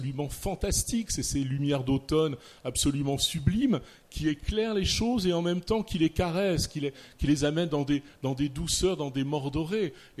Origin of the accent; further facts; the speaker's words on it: Renaison, Auvergne-Rhône-Alpes, France; born there; Moi, je suis né en province aussi, je suis né à Renaison.